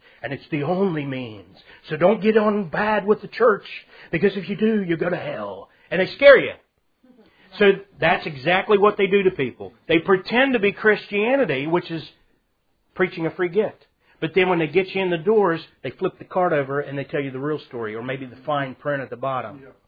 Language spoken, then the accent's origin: English; the South, United States; accent: southern; Well, excuse my southern accent, but you got to be a Berean.